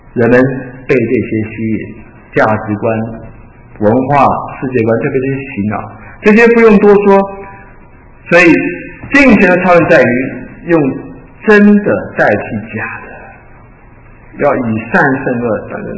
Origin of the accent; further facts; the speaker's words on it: Taiwan; moved away as an adult; now in United States; 我们当初是从台湾到美国，后半生在美国